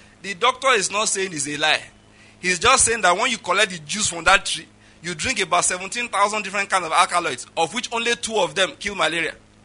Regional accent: Western Nigeria, Nigeria; I'm from the West in Nigeria.

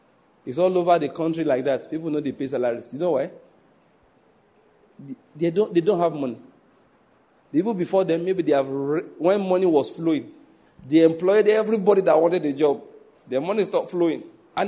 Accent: Ondo, Nigeria; Naturally, I'm from Ondo State, so I know a bit of their story.

